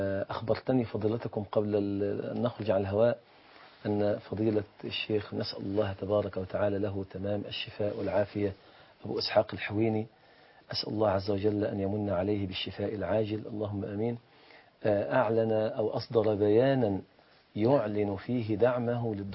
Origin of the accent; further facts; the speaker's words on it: Egypt; بلادنا مصر، قلب الإسلام وقلب العالم الإسلامي كله